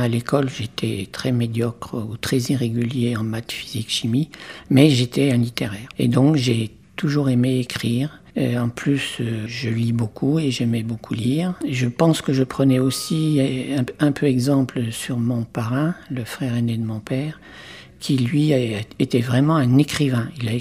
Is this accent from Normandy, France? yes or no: no; Landerneau, Brittany, France; se dérouler dans ma Bretagne natale, puisque je suis originaire de Landerneau, à côté de Brest.